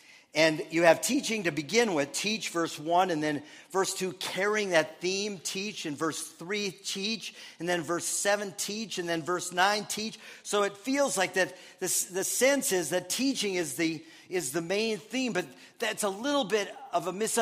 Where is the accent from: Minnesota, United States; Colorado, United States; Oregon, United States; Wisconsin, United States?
Minnesota, United States; You know this, that I grew up in Minnesota and all that.